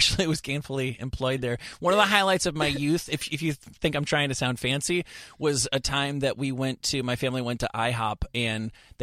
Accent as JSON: {"language": "English", "region": "New Jersey", "country": "United States", "said": "I am from suburban New Jersey."}